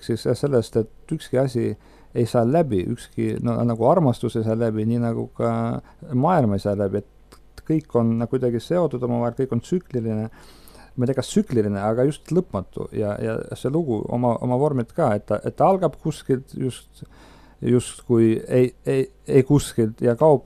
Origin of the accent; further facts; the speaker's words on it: Narva, Ida-Viru County, Estonia; born there; linnas, kus ma olen sündinud, see on Narva linn.